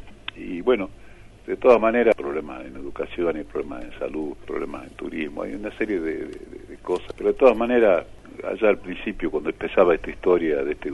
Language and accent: Spanish; Jujuy, Argentina; Les repito que como buen jujeño, le deseo lo mejor a este gobierno